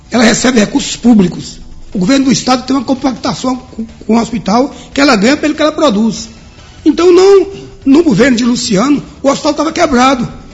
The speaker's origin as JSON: {"language": "Portuguese", "town": "Poções", "region": "Bahia", "country": "Brazil", "moved": "yes", "said": "Só sentimos falta de Poções porque nós saímos de Poções."}